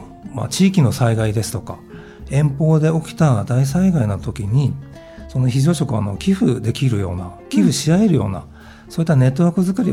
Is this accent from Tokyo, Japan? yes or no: yes; Sumida, Tokyo, Japan; はい、出身は東京の墨田区というところなんですね。